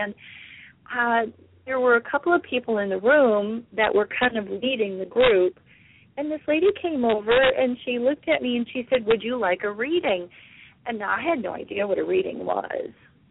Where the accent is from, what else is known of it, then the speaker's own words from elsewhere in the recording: Midwest, United States; I grew up in the Midwest, and everything kind of trickled into the Midwest.